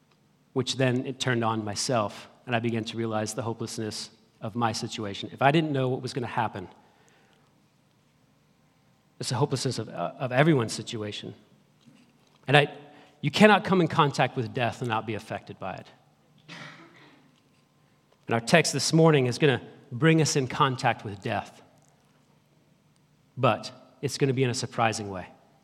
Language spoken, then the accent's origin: English; Vermont, United States; In the small town that I grew up in Vermont, the street Slade Avenue is where I grew up